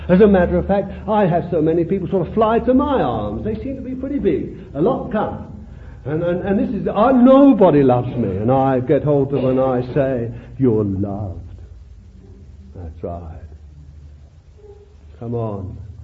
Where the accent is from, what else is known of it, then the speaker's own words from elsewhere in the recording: Bethnal Green, London, United Kingdom; born there; I told him I was born in Bethnal Green.